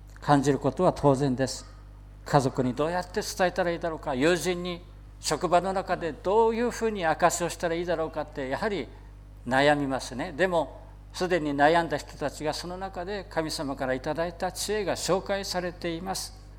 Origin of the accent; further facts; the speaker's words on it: Akita, Japan; 私のふるさとの秋田も同盟の教会がない、